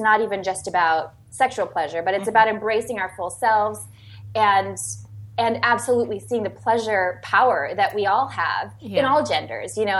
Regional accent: Minnesota, United States; So in sex ed, growing up in Minnesota, you know, my experience, like so many others, was very limited.

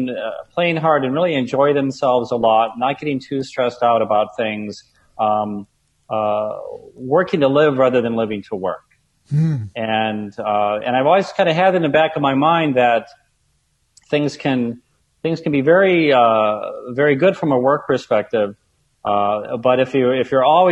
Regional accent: Omaha, Nebraska, United States; also born or lived in Vienna, Austria / Germany / Frankfurt, Germany; So at a high level, I grew up in Omaha, Nebraska, and then I was fortunate enough to study in Vienna for a year.

